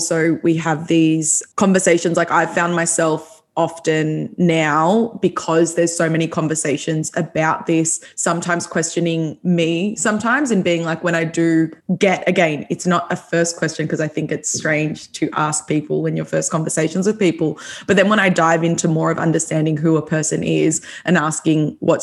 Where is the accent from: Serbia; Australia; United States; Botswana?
Australia; Doncaster, Victoria; I grew up in Doncaster in Melbourne.